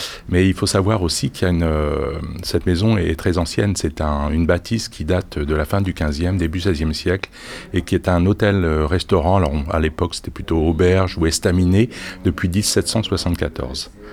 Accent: Blois, Centre-Val de Loire, France; born there; qui est né le 18 août 1955, donc j'ai 63 ans, je suis né à Blois

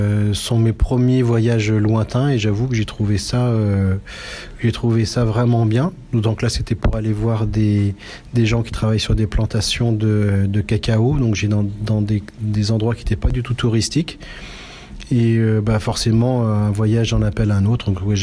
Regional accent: Saint-Étienne, Auvergne-Rhône-Alpes, France; born there; moi je suis né en France, à Saint-Étienne, mais mon grand-père était polonais. Voilà, mon grand-père et ma grand-mère paternelle étaient polonais.

